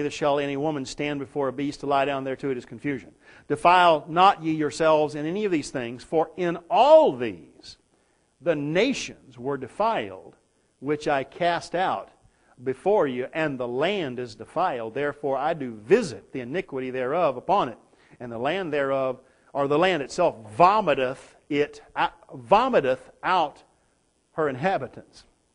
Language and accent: English; the South, United States; And here I am fresh from the South, and I got three things in an elevator with me.